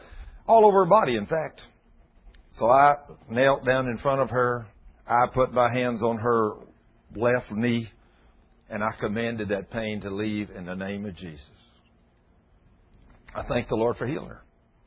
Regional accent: Texas, United States; I'm a Texan.

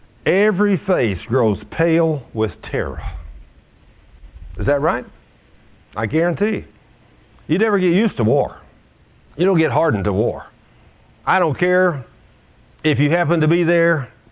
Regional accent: United States; They didn't even know who I was. But because I'm American, they hate me.

